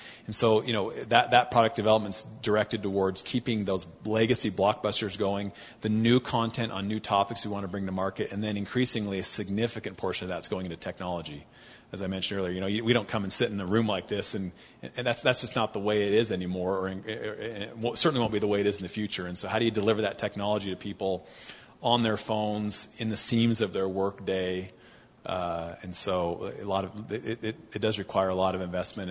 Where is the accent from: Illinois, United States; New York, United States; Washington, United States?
Washington, United States; Seattle; I grew up in Seattle. Actually came to Utah.